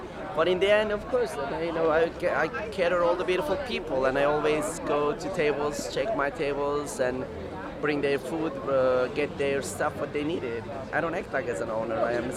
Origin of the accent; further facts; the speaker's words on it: Turkey; moved away as an adult; now in United States; No, I wasn't born here. I've been here since 2002. I grew up in Turkey, and I came to U.S. when I was 20. I've been here since 2002, so it's been quite a long time.